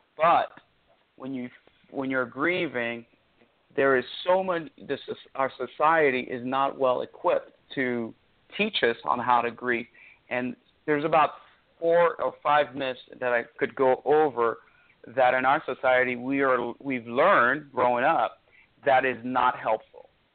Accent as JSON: {"language": "English", "country": "DR Congo", "second_language": "English", "said": "Remember, I'm from Central Africa, the Congo, but I've learned these by behavior, not by words."}